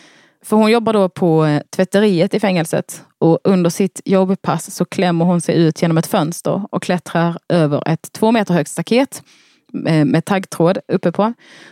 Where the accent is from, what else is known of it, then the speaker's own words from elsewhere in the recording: Milwaukee, Wisconsin, United States; Hemma i Milwaukee är de flesta överens om att hon blev dömd